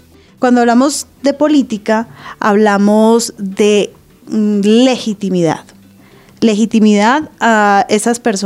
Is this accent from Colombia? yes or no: yes; Colombia; Por eso nosotros como colombianos somos muy parecidos en nuestra forma de relacionarnos políticamente con nuestros vecinos ecuatorianos, peruanos, bolivianos, venezolanos o mexicanos.